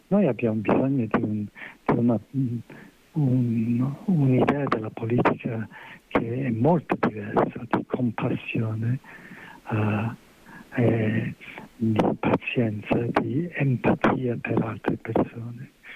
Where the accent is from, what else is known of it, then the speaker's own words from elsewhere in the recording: England, United Kingdom; Italian is a second language; now in Italy; io sono europeista, che sono inglese, vengo per vivere in Italia da molto tempo. La mia famiglia è una famiglia ebraica, di immigrazione a Londra all'inizio del secolo